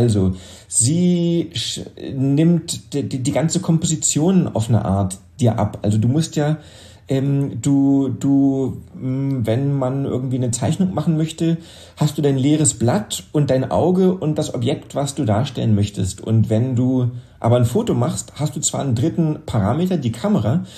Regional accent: Berlin, Germany; als Berliner irgendwo hinzugehen, ist ja sowieso nicht so einfach.

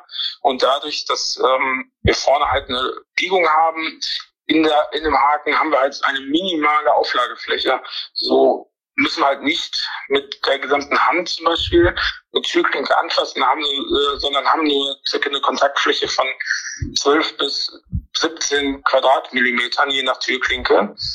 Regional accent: Neuss, North Rhine-Westphalia, Germany; ich komme aus Neuss.

